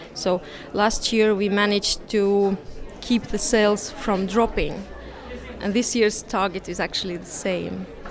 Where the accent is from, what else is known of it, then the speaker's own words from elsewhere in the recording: Estonia; I'm representing Lehepunkt and we're from Estonia.